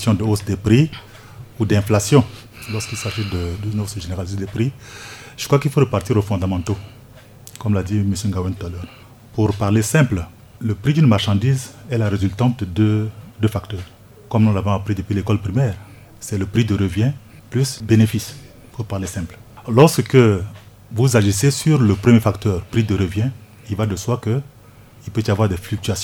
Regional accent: Paoua, Ouham-Pendé, Central African Republic; si je quitte ma ville de Paoua, pour Bangui, j'en ai pour moins de 24 heures.

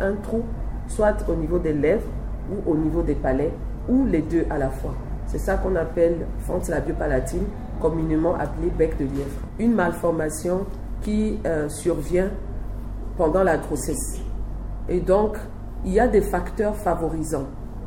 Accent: Togo; now in Central African Republic; C'est vrai que je suis togolaise, mais je suis centrafricaine aussi, parce que mon mari est centrafricain, donc je vis ici en République centrafricaine.

